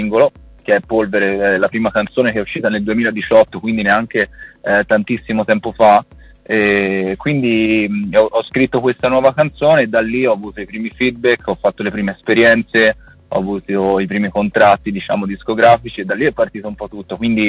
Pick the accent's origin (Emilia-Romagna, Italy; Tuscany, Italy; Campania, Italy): Tuscany, Italy; Florence; io sono di Firenze, diciamo vicino a Firenze, sono in un paesino sperduto